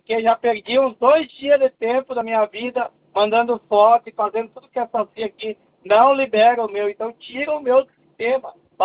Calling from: São Paulo, Brazil; Estou falando agora do interior de São Paulo

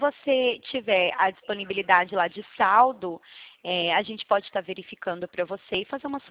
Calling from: Marília, São Paulo, Brazil; Eu falo aqui da cidade de Marília, meu escritório é aqui em Marília.

